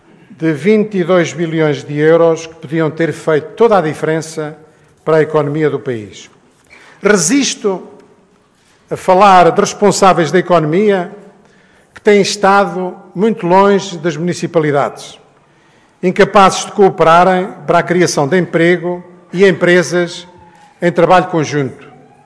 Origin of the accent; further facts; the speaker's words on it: Portugal; Apetecia-me, como português, repudiar a imbecilidade a que temos assistido